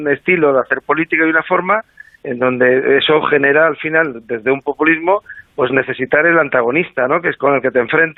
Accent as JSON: {"language": "Spanish", "town": "Córdoba", "region": "Andalusia", "country": "Spain", "tie": "born there", "also_born_or_lived": "Madrid", "said": "yo vine de Madrid a Granada con 18 años. Yo tuve que haber nacido en Granada, pero nací inicialmente en Córdoba."}